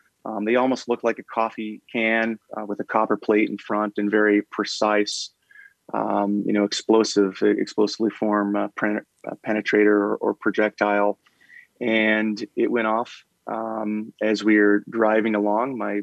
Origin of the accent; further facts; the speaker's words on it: Ottumwa, Iowa, United States; So growing up in Ottumwa